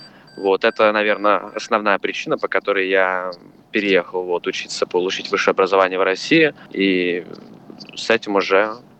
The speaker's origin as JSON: {"language": "Russian", "country": "Australia", "tie": "born or raised there", "also_born_or_lived": "Saint Petersburg, Russia", "said": "Мне 23 года. Родился в Петербурге примерно с 3 или с 4 лет, живу в Австралии. Ну, протяжении, наверное, почти 20 лет"}